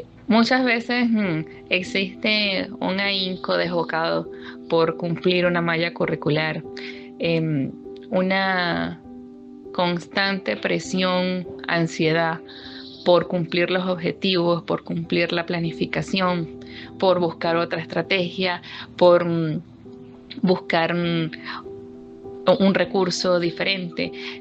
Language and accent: Spanish; Venezuela; Y es aquí donde nosotros como venezolanos podemos abrazar a ese niño